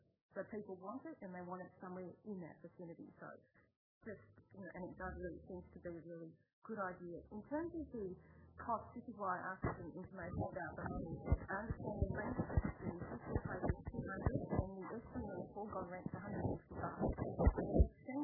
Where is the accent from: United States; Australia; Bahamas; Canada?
Australia; Yarrawonga, Victoria; I grew up in Yarralonga